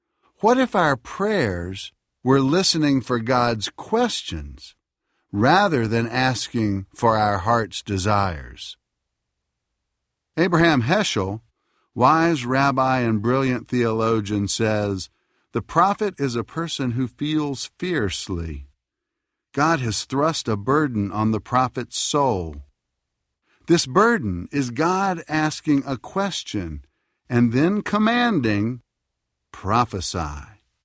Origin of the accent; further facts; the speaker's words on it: Philadelphia, Pennsylvania, United States; Let me tell you about Broad Street Ministries in my hometown of Philadelphia.